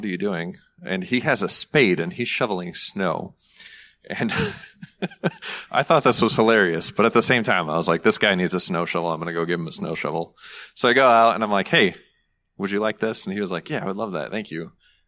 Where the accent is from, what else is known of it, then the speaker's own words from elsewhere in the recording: Michigan, United States; I'm shoveling snow like any old Michigander, because I'm from Lower Peninsula down here.